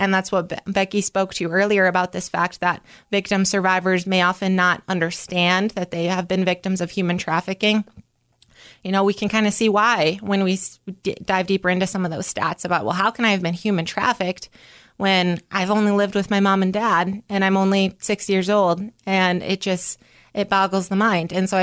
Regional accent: Humboldt, South Dakota, United States; I'm born and raised in Humboldt and the South Dakota girl

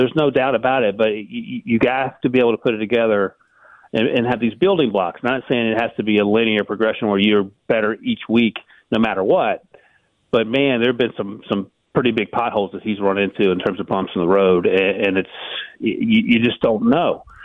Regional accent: North Carolina, United States; I grew up in North Carolina.

